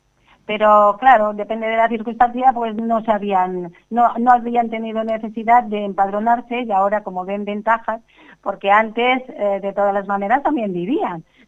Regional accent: Roda, Catalonia, Spain; yo soy muy feliz aquí en mi pueblo. La verdad, mis padres así vinieron de Andalucía aquí a Cataluña y en especial aquí a Roda.

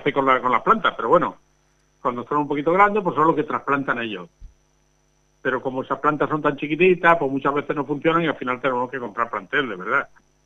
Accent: Cuevas del Almanzora, Andalusia, Spain; born there; que es de Cueva de Almanzora, donde yo nací

